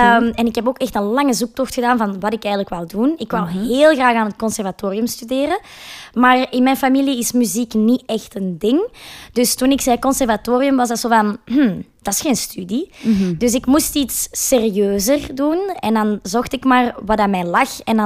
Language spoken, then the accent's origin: Dutch; Edegem, Flanders, Belgium; now in Antwerp, Belgium; Mijn mama woont wel nog waar ik ben opgegroeid, in Edegem. Maar ik ben zelf naar de grote stad vertrokken. Ik woon in Antwerpen.